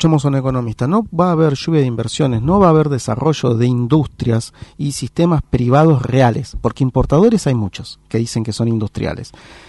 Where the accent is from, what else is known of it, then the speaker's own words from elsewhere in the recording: Pilar, Buenos Aires Province, Argentina; vuelvo de nuevo de donde soy, de Pilar. Y en Pilar, hoy vos ves a la gente que está propiciando política